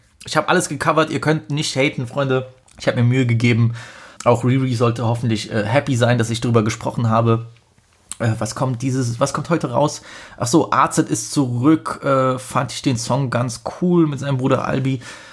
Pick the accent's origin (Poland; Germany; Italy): Poland; eigentlich als Pole müsste ich diese Sounds alle drauf haben